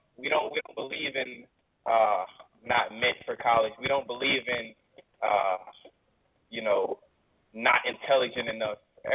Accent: Tampa, Florida, United States; I wanted to get away from home. I'm originally from Tampa, Florida. That's where I came to South Carolina State from.

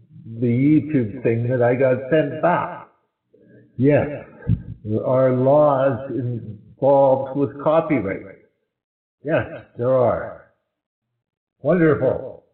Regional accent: Canada; I'm from Canada.

